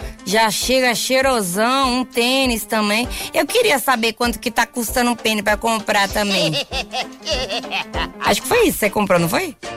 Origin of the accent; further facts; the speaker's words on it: São Paulo, Brazil; Eu acho que é que a gente é de São Paulo